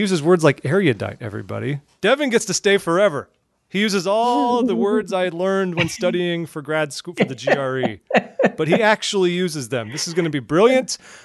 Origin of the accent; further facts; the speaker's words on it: California, United States; now in Washington, United States; And I will get to unite with all my California peeps, of which I am one. I'm from Orange County, and my wife's from San Diego. So it's fun to go home.